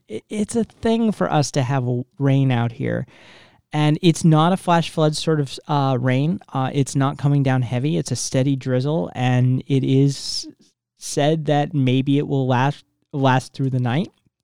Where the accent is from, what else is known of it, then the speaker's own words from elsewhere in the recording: New England, United States; Trust me, I'm from back east. I'm from New England originally.